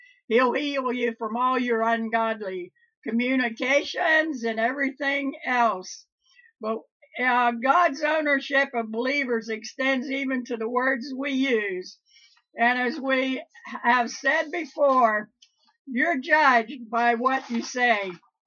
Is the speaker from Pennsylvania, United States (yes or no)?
yes; Pennsylvania, United States; growing up in Pennsylvania, if my mother or my dad said, thou shalt not do that, buddy, you shalt not.